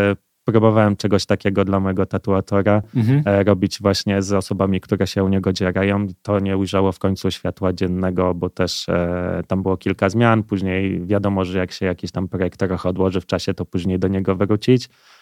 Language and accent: Polish; Warsaw, Masovian Voivodeship, Poland; Ja mówię, w Łodzi, ale jestem z Warszawy.